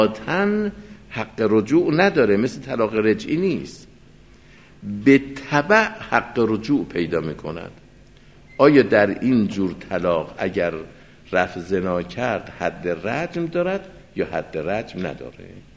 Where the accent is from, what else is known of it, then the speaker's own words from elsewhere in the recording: Qom, Iran; چون خودم قمی هستم این حرفا ادعا میکنم و میگم